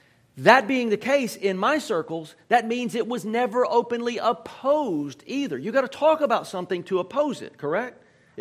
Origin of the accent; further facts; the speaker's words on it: Mississippi, United States; But even though I'm from Mississippi, isn't that crazy?